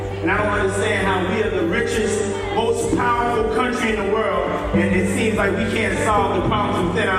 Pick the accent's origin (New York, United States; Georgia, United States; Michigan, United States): New York, United States; I started out just like you guys. I come from New York. I grew up in Harlem.